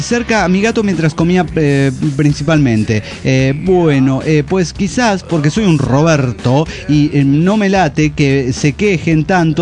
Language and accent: Spanish; Anaco, Anzoátegui, Venezuela; Soy la monaguilla de Anaco, Venezuela.